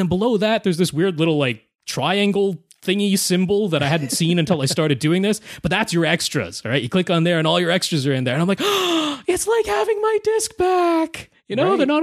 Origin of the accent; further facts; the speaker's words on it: Canada; I'm Canadian, so I can do what I like.